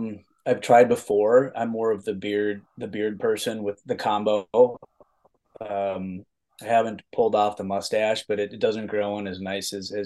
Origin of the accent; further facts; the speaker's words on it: Elk River, Minnesota, United States; I'm from Elk River, Minnesota, and we have a big family.